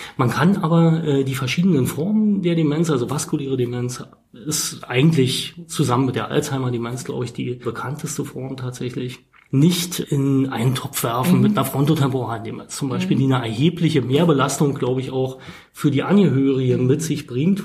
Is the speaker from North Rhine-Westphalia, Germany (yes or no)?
no; Frankfurt, Brandenburg, Germany; now in Berlin, Germany; Ich hatte sie wohnt in Frankfurt-Oder ursprünglich, in meiner Heimatstadt.